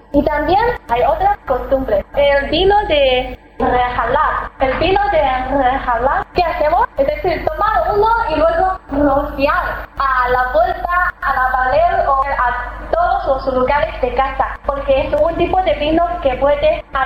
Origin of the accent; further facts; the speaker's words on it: South China, China; Spanish is a second language; Yo soy del sur de China, como del norte.